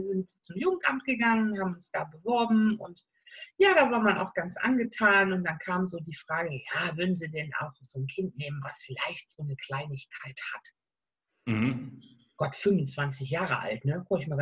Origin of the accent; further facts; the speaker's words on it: Solingen, North Rhine-Westphalia, Germany; Ich komme ja aus dem Bergischen Land, aus Solingen. Da ist das noch nicht so mit dem Kölle Alaaf.